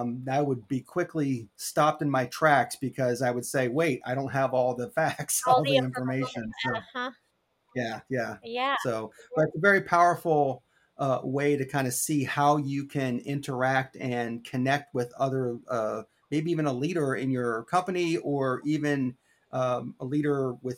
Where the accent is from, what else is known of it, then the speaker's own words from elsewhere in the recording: Monterey, California, United States; born there; also born or lived in Norfolk, Virginia / Jacksonville, Florida; I was born in Monterey, California.